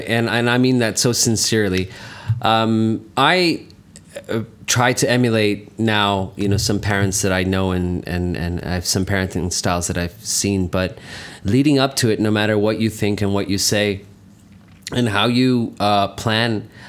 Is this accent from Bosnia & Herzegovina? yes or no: no; Saudi Arabia; I'm Pakistani, I was brought up in Saudi Arabia